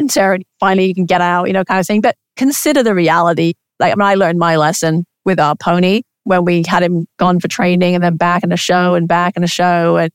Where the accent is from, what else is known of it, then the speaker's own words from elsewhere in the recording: England, United Kingdom; the area I grew up in England